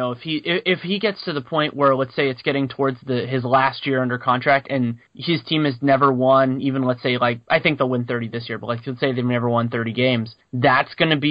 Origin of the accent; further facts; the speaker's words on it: California, United States; I think as somebody who was born and raised in California and watched the Lakers just pull rabbits out of their hats